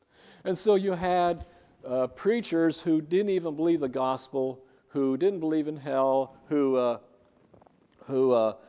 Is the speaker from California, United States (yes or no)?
no; Farmington, New Mexico, United States; I was living in Farmington, New Mexico, my hometown, when the Baptist Association brought Franklin Graham to hold a crusade in San Juan County, New Mexico.